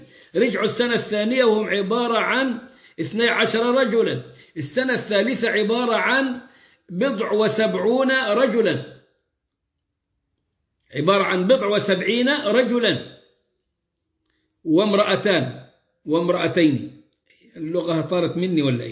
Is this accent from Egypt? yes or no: yes; Egypt; بيننا كمصريين